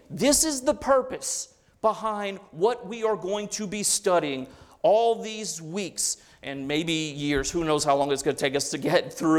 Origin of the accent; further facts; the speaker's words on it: Louisiana, United States; I'm from the South, I'm from Cajun country. You'll get used to my Cajun French words.